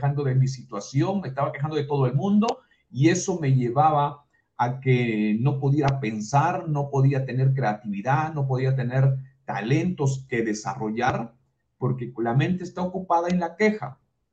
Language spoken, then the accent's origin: Spanish; Sullana, Piura, Peru; born there; soy de Perú, nací en la provincia de Sullana, en el departamento de Piura, en el Perú. Soy una persona que en los primeros 20 años de vida me dediqué a la crianza de ganado, a la chacra.